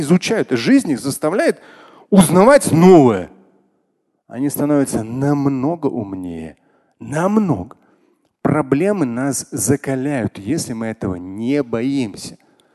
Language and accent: Russian; Moscow, Russia; я как россиянин, как москвич говорю